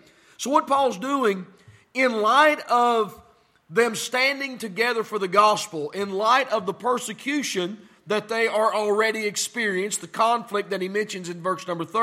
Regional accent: Tennessee, United States; Well, I was from Tennessee. Can't never could. The long A. Can't never could. I don't know if it was can't down in Kentucky, but it was can't down in Tennessee.

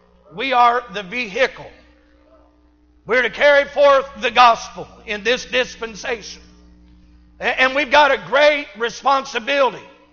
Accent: Illinois, United States; Now, I'm from Illinois and I'm a Michael Jordan fan.

